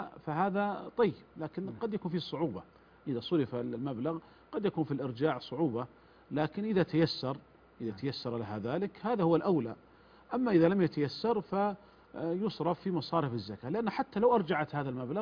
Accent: Saudi Arabia; أولا الضمان الاجتماعي عندنا في المملكة العربية السعودية

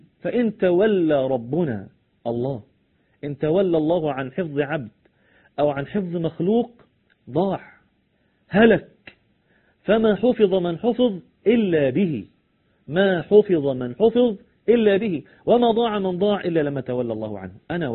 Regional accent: Egypt; وهو ماشي في الطريق مرة على بلدنا مصر دي

